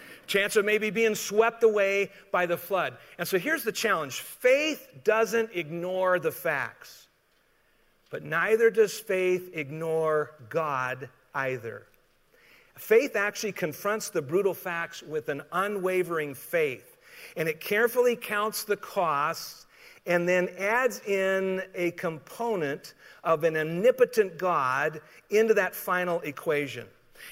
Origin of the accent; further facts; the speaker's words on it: Colorado, United States; I grew up in Colorado where the Continental Divide is, and that means it's where all the rivers start.